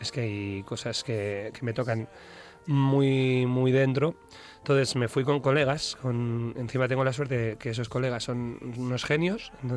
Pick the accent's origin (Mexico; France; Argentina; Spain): Spain; Basque Country; Yo soy vasco. Entonces, tampoco es que los norteños nos promulguemos mucho en exteriorizar emociones.